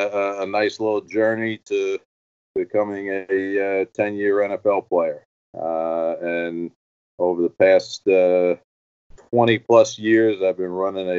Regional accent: Oceanside, New York, United States; So I was born and raised in Oceanside, New York.

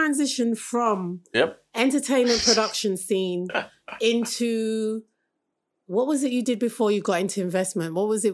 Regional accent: Jamaica; We're Jamaican, don't

